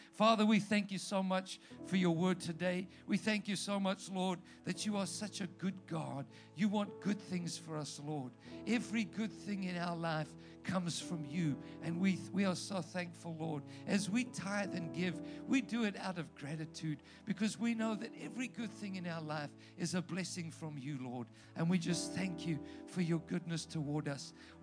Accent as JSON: {"language": "English", "country": "South Africa", "said": "the pharmacist, recognized my accent. She said, where are you from? I said, South Africa."}